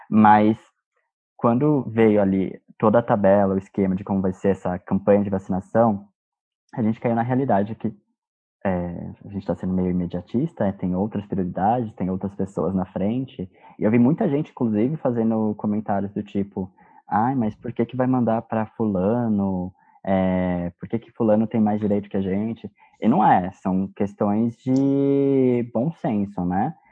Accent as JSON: {"language": "Portuguese", "region": "São Paulo", "country": "Brazil", "said": "nós somos de São Paulo"}